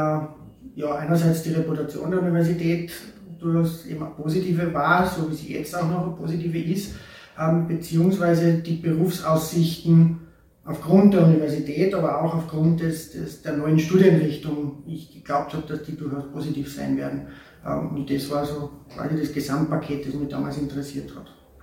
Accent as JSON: {"language": "German", "town": "Mürzzuschlag", "region": "Styria", "country": "Austria", "tie": "born or raised there", "said": "Ich bin gebürtiger Mürzzuschlager, aufgewachsen in Mürzzuschlag, Schule gegangen in Mürzzuschlag und habe auch dort maturiert."}